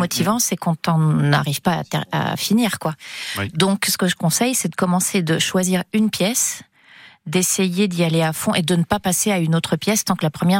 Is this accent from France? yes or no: no; Galicia, Spain; first language Galician; French is a second language; dans ma langue natale, donc le gallego